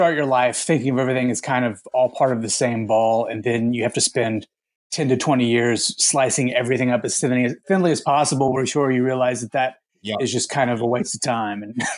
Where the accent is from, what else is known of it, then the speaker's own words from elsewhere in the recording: Texas, United States; I grew up in Texas, you know, spending a lot of times in cars